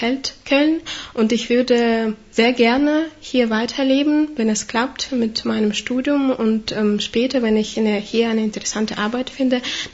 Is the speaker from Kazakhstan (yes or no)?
yes; Kostanay, Kostanay Region, Kazakhstan; German is a second language; moved away as an adult; In meiner Heimatstadt Kostanai in Kasachstan habe ich angefangen, deutsche Philologie zu studieren.